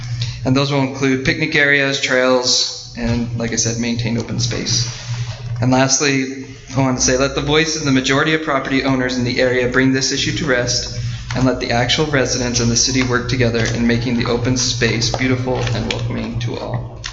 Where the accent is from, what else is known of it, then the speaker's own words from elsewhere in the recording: Cedar Hills, Utah, United States; So I was born and raised in Cedar Hills. Last year I bought the same home I grew up in from my father … who owned the home for 23 years.